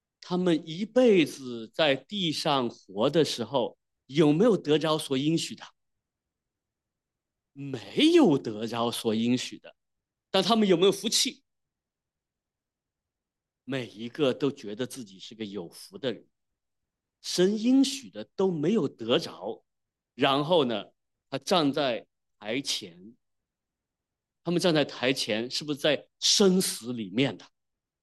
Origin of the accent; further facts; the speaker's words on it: Wenzhou, Zhejiang, China; 我们温州人对他特别有感情，